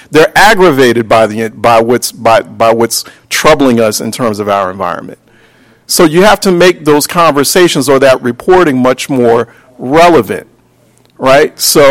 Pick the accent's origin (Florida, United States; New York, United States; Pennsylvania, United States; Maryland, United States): Pennsylvania, United States; Philadelphia; I know because I grew up in Philadelphia. I grew up in North Philadelphia. So I know all about it.